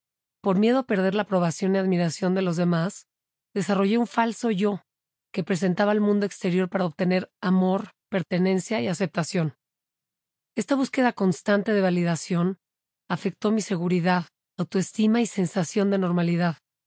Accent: Mexico City, Mexico; Crecí en la Ciudad de México, en una familia típica. Fui la tercera de cuatro hermanos.

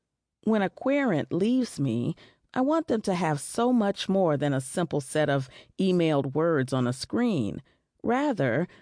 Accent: New Orleans, Louisiana, United States; Growing up in New Orleans, I came to understand hoodoo as a gumbo of indigenous beliefs and practices stirred together in one engorged melting pot.

